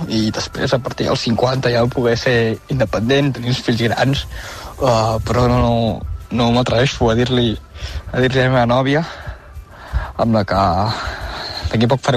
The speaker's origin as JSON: {"language": "Catalan", "town": "L'Espunyola", "region": "Catalonia", "country": "Spain", "said": "del Berguedà, concretament de l'Espunyola."}